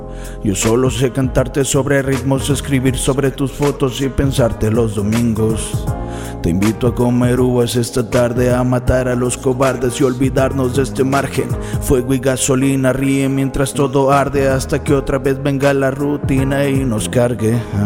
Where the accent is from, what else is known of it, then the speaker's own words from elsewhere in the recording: Mexico; Lo que vivimos como mexicanos. Negativo, positivo, es lo que nos conforma como mexas.